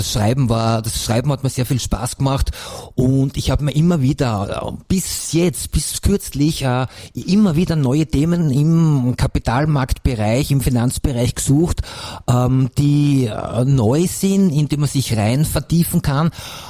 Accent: Styria, Austria; Ich bin aus der Steiermark und der Karl aus der Wiener Gegend

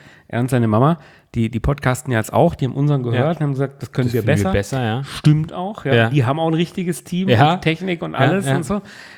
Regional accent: Germany; als Deutscher wird man

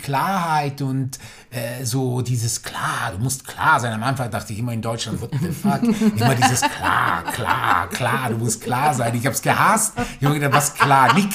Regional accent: Switzerland; born or raised there

